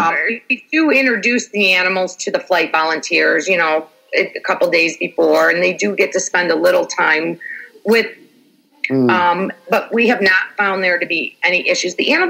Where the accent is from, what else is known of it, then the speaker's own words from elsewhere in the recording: United States; being an American